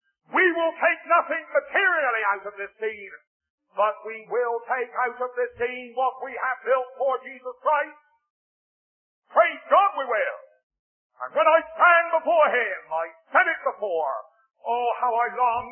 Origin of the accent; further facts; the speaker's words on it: England, United Kingdom; You must forgive me being an Englishman, but it's about the only American story I know.